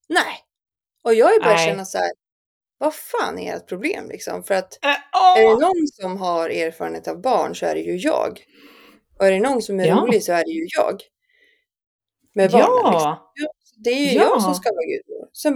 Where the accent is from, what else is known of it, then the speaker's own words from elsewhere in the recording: Fagersta, Västmanland County, Sweden; Jag är ju inte från Stockholm liksom.